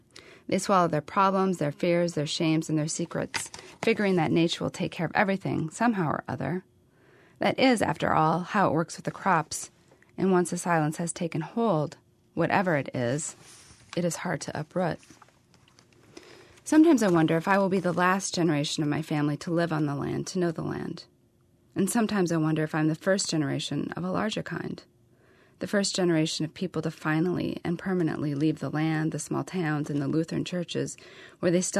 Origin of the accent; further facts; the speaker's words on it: North Dakota, United States; So yes, I do end up defending my home state and my people a lot.